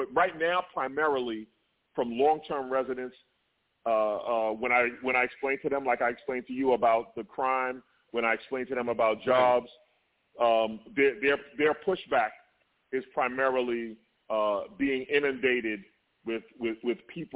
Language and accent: English; Brooklyn, New York, United States; and I chose Brooklyn because I'm from Brooklyn. I want to see Brooklyn win.